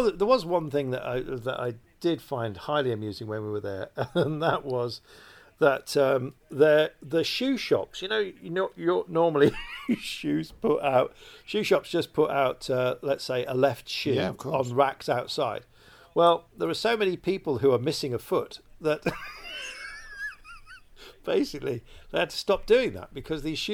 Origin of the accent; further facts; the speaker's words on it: Sheffield, Yorkshire and the Humber, United Kingdom; when I grew up in Sheffield, on Crimicar Lane